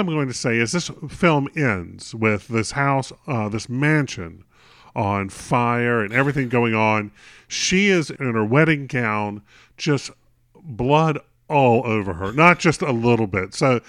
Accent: the South, United States; I grew up in the South. I understand what religion means to that area

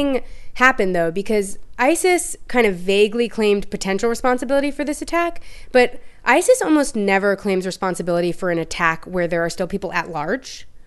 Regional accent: Manhattan, New York, United States; And I grew up in Manhattan, you guys.

